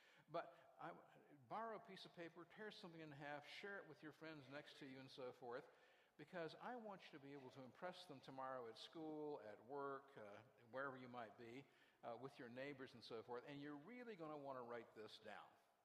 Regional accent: Orlando, Florida, United States; Now, Pastor Mac mentioned I come from Florida, from Orlando. We just got hit by the northeast corner of a Cat 2 hurricane.

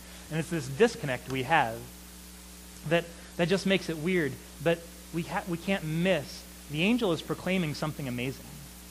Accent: United States; on the one hand, I'm an American. I'm invested in this. I love this country and I care about it.

